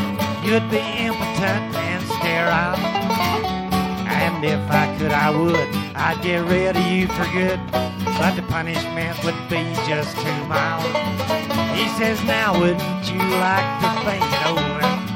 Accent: Cherokee, North Carolina, United States; I am not originally from Florida. I'm from Cherokee, North Carolina.

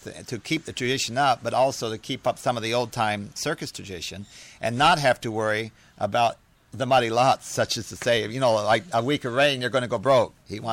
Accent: Ohio, United States; And myself, I'm from a very small town in Ohio, which is less than 1,000 people. We had a circus in my hometown back in the 1900

